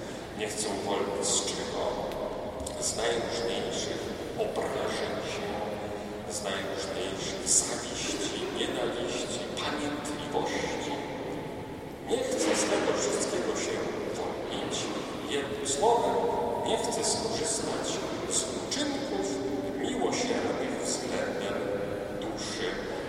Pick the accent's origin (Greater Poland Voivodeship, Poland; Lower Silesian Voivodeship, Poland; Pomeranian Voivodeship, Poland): Lower Silesian Voivodeship, Poland; Wrocław; szczególnie dlatego, że pochodzę z Wrocławia.